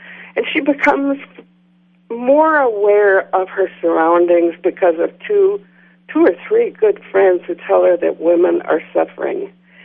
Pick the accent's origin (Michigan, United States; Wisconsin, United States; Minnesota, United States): Minnesota, United States; St. Cloud; I was born in St. Cloud